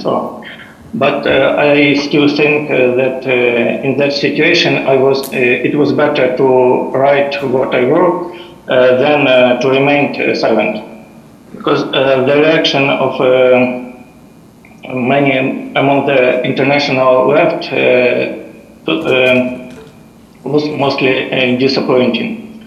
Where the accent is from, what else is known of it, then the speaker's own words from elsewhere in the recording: Donbas, Ukraine; 10 years ago, the war came to my native region, Donbas. And already for 10 years, my hometown has been on the other side of the front line.